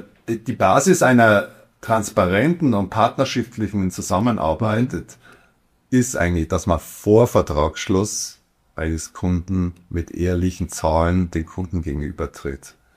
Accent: Regensburg, Bavaria, Germany; ich ein gebürtiger Regensburger bin. Mhm. Mittlerweile auch, knapp über 50

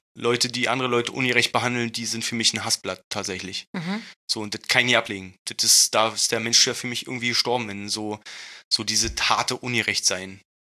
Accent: Berlin, Germany; accent: Berlin dialect; mein Berliner Dialekt

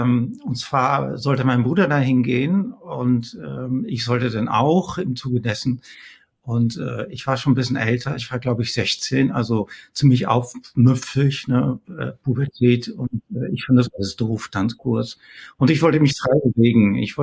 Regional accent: Netherlands; German is a second language; ich war eigentlich als Holländer, ist die englische Sprache einem noch viel, viel näher, glaube ich, wenn man in den 70ern aufwächst

